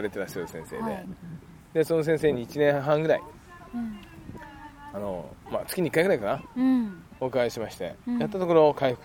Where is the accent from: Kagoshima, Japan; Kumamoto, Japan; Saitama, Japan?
Kagoshima, Japan; 出身は鹿児島なんですけど